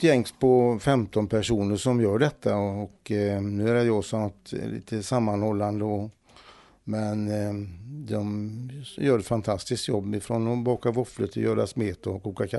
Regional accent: Herrljunga, Västra Götaland County, Sweden; Och den ligger närmare Od i Herrljunga kommun, där jag kommer ifrån. Så att det var som ung pojk och lyssnade på henne.

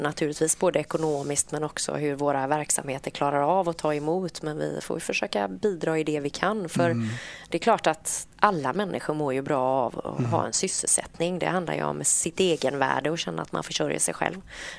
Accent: Partille, Västra Götaland County, Sweden; Jag spelade faktiskt piano när jag var liten här i Partille.

